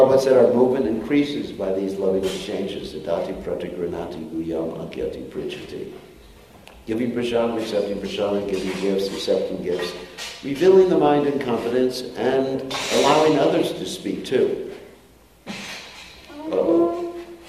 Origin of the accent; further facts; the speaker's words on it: New York, United States; I was brought up in this climate, too, so I was from New York. I used to ski all the time.